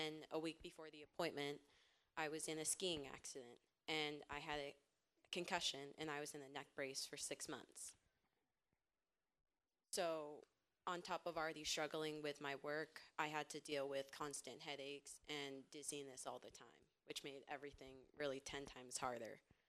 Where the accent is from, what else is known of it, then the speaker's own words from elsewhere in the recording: New Hampshire, United States; I'm 14 years old, and I'm from New Hampshire.